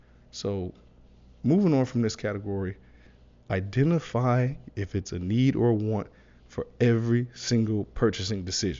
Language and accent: English; Chicago, Illinois, United States; now in Miami, United States; And I live South Florida. I'm in Miami a lot. I'm from Chicago.